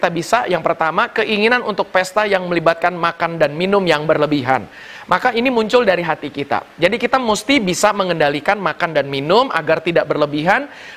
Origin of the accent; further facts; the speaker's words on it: Indonesia; kita orang Asia, kita orang Indonesia